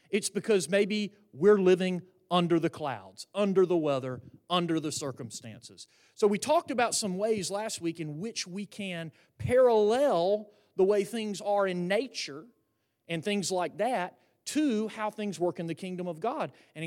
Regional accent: Seattle, Washington, United States; even though, say, we were born and raised in Seattle, that where they don't have a lot of sunshine, right?

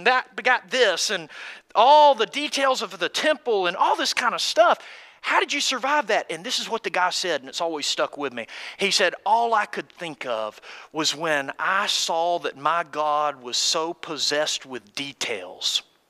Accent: Athens, Georgia, United States; I'm from Athens, Georgia, Clark County.

